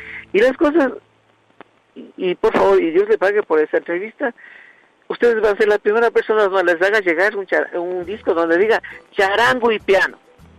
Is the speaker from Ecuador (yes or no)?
yes; Ecuador; Y por favor, como un ecuatoriano, yo a ustedes les agradezco muchísimo.